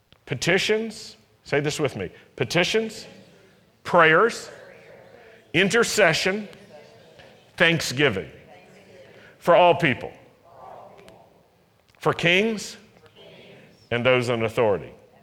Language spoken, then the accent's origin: English; Virginia, United States; When I was growing up in Virginia in the 50s, 60s, and 70s, it was the same perspective that most Jewish people had in our city.